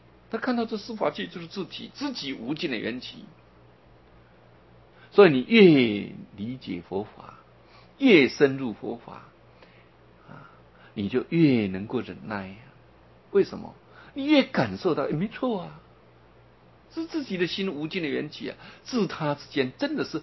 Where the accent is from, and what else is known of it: China